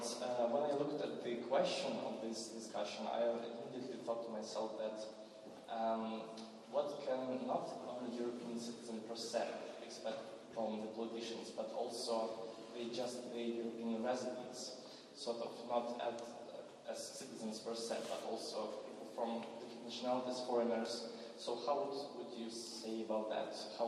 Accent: Ukraine

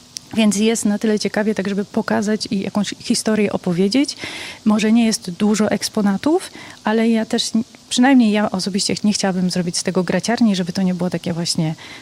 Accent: Silesian Voivodeship, Poland; trochę jako Ślązaczka dobrze się tutaj czuję, w sumie Prusy Wschodnie.

